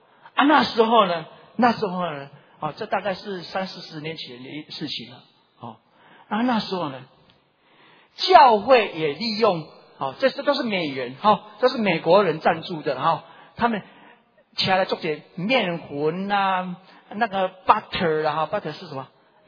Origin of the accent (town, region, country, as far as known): Taiwan